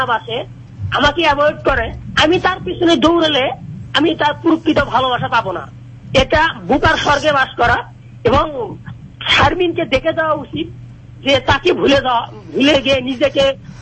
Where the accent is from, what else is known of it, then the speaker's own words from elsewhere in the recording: Bogura, Rajshahi Division, Bangladesh; বগুড়া সোনাতলা উপজেলা আমার বাসা, আমার বাড়ি পাকুল্লা ইউনিয়নে।